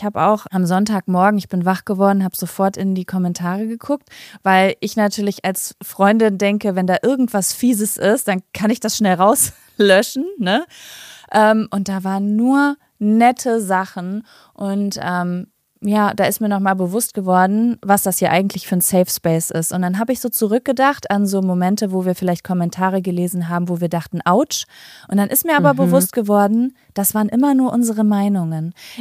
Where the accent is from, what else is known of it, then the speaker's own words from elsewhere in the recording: Basel-Stadt, Switzerland; accent: Basel dialect; Ich selbst bin in Basel geboren und in der Nähe aufgewachsen und habe daher einen Basler Dialekt. Meine Familie stammt zur Hälfte allerdings aus Solothurn, ich hoffe, man spricht so aus, und daher bin ich zu einem großen Teil auch mit diesem Dialekt aufgewachsen.